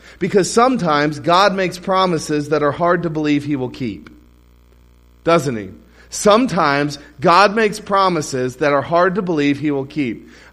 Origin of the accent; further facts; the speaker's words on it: Maryland, United States; Jousting, and I'm from Maryland, so jousting is the state sport of Maryland.